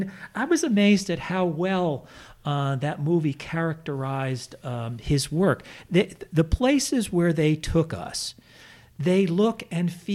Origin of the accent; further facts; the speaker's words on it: New Paltz, New York, United States; I grew up in New Paltz. I bought my first baseball glove at Montgomery Ward's in Kingston. This is where my mother and father shopped.